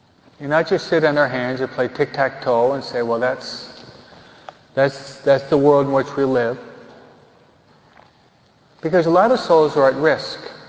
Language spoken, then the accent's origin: English; New York, United States; I was brought up and raised in New York, and I don't remember any of my Catholic friends ever missing Mass on Sunday.